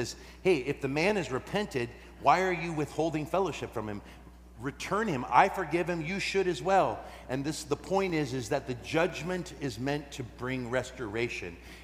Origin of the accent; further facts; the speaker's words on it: United States; I made the stupid choice of like, I'm an American, I'm going to Italy, I'm gonna get a big car.